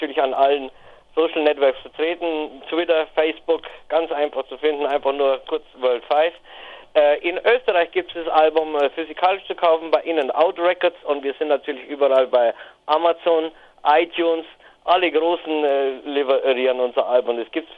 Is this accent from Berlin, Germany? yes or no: no; Bavaria, Germany; born there; nach Bayern, wo wir alle herkommen, also die meisten von uns zum Beispiel, drei, Steffen, Stefan und ich, wir sind der gebürtige Bayern